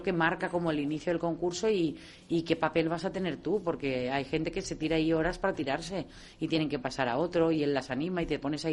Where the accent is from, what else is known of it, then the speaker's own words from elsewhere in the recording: Valencia, Valencian Community, Spain; me hubiera encantado irme a Valencia, que soy valenciana